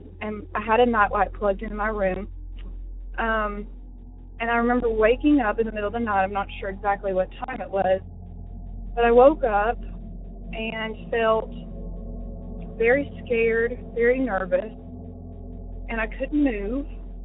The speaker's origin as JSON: {"language": "English", "town": "Johnson City", "region": "Tennessee", "country": "United States", "tie": "born or raised there", "said": "I grew up in East Tennessee, Johnson City area."}